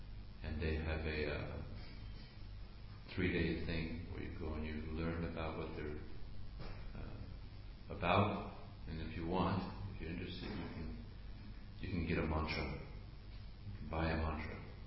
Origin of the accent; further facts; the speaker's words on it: Los Angeles, California, United States; I grew up in Los Angeles, young, materialistic, militia, average, nonsense, rascal.